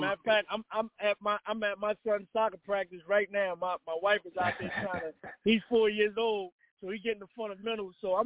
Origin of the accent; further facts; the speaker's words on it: Philadelphia, Pennsylvania, United States; Absolutely, Eagles all day, baby. I'm from Philly. You know what it is.